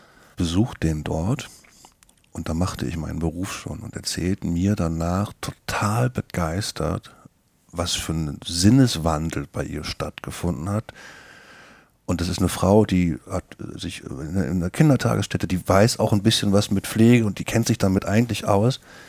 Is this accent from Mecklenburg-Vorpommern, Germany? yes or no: yes; Rostock, Mecklenburg-Vorpommern, Germany; Ich komme aus Rostock.